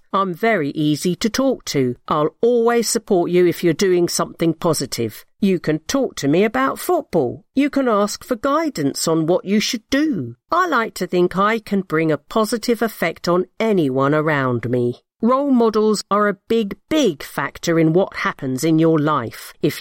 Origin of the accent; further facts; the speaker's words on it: London, United Kingdom; I moved from East London, and the pitch is where I've met all my friends.